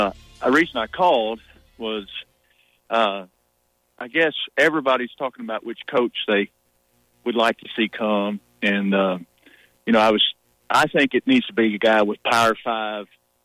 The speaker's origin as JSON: {"language": "English", "region": "Arkansas", "country": "United States", "tie": "born or raised there", "said": "I grew up in Arkansas. I live in East Texas now. My kids were not born in Arkansas, but they're all Arkansas fans"}